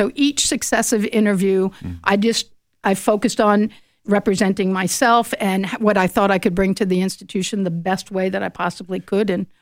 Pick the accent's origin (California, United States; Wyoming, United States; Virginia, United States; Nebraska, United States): Virginia, United States; I'm actually from Virginia originally and grew up in Loudoun County and did my undergraduate at Virginia Tech.